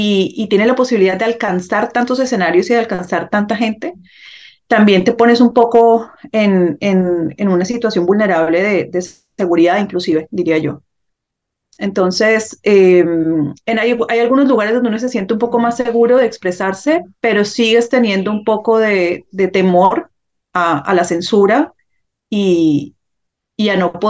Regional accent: Colombia; now in abroad; vivir con ese estigma también como colombiano, hablo desde el exterior, viviendo en el exterior

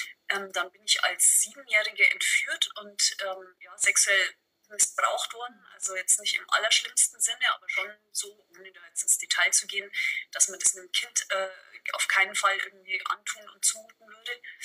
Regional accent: Mainburg, Bavaria, Germany; Ich bin aus Mainburg und man kann sagen, ich hatte nicht die einfachste Kindheit.

